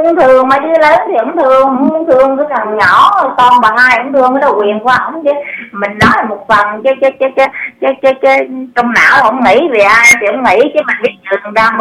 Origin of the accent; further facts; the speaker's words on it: Quang Nam, Vietnam; Đúng rồi, tôi người Quảng Nam.